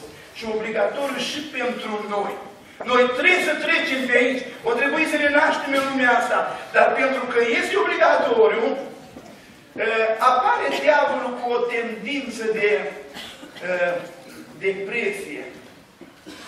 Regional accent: Bosanci, Suceava County, Romania; born there; Eu m-am născut în Bosanci, în urmă cu 53 de ani, undeva în Bucovina. Într-o familie cu mai mulți copii.

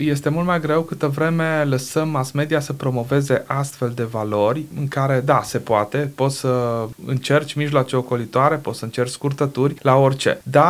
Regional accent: Romania; Noi suntem români, suntem împrăștiați, cred că mai bine de 3 milioane de români trăiesc în afara granițelor țării.

